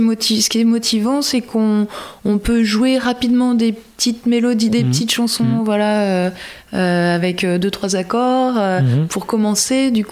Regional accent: Royan, Nouvelle-Aquitaine, France; also born or lived in Auvergne; moi, je viens de Royan. Ouais. Je viens de Royan. J'ai habité quelques années en Auvergne, mais sinon, j'ai vécu quasiment depuis 30 ans en Charente-Maritime, vers Royan.

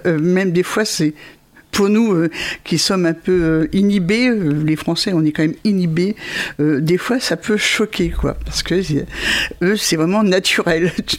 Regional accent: Paris, Île-de-France, France; je suis née à Paris, hein, donc dans le 6e arrondissement. J'y ai grandi. Et puis après, à l'adolescence, l'appartement avait rétréci. Donc on est allé dans les villes de banlieue, dans des appartements modernes, hein, donc dans le béton.

